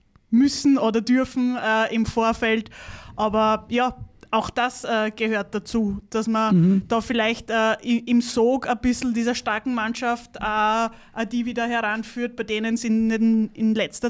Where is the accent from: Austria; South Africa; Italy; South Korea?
Austria; als Österreicher